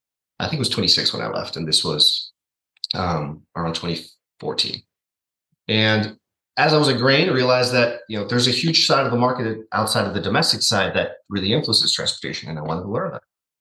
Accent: Ecuador; now in United States; I'm originally from Ecuador, moved to the U.S. in 2001. So had that immigrant mindset

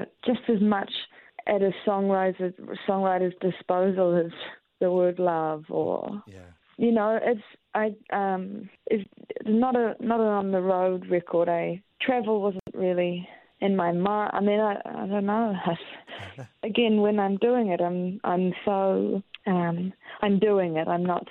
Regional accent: Christchurch, Canterbury, New Zealand; Well, I'm from Christchurch.

